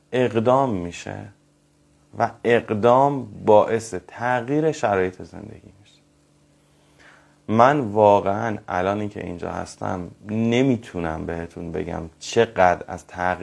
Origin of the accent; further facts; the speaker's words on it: Tehran, Tehran Province, Iran; moved away as an adult; now in Mashhad, Iran; من مشهد رو بیشتر دوست داشتم، با اینکه از 3 سالگی تا 36 سالگی تا 34 سالگی تهران بودم، یعنی 31 سال زندگی من تهران بودم،